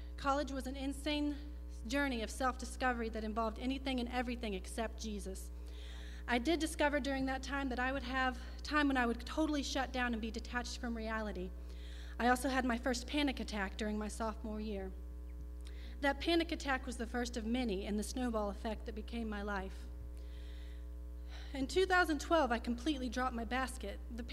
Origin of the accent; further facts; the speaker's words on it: Gladesville, West Virginia, United States; also born or lived in North Carolina; I was born in North Carolina but raised in Gladesville, West Virginia.